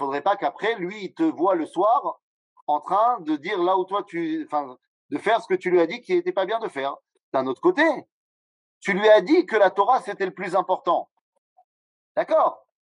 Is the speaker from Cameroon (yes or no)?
no; France; le monde dans lequel on a grandi en France, on a appris surtout à mettre en avant le monde français et à être un juif de temps en temps.